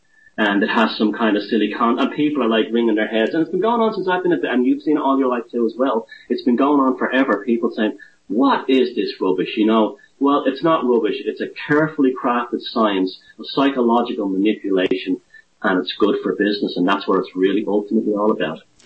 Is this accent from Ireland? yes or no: yes; Ireland; And there are, being Irish, there are factions within that too, unfortunately. You know, it's just the nature of our culture, whatever, you know.